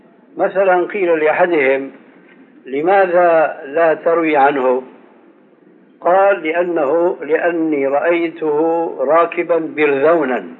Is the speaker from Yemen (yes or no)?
no; Syria; وهذا كانوا إلى عهد قريب عندنا في سوريا